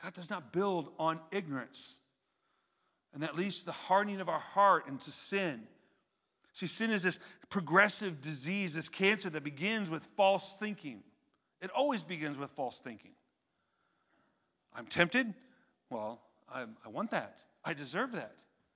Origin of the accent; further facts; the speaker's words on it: Brooklyn, New York, United States; accent: Brooklyn; I was about to say, it's like a sewer. My Brooklyn accent in there, a sewer.